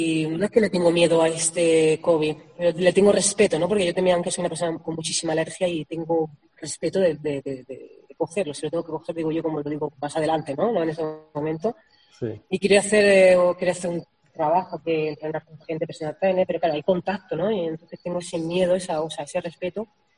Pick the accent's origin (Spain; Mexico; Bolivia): Spain; now in Italy; Soy española y no me veo jugando en una selección italiana, y también tengo 38 años